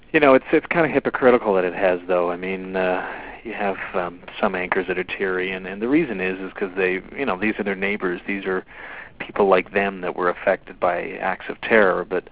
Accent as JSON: {"language": "English", "town": "Mississauga", "region": "Ontario", "country": "Canada", "tie": "born or raised there", "also_born_or_lived": "Montreal", "said": "I grew up in Mississauga, suburban Toronto, mostly. But I did live in Montreal for the years of Expo"}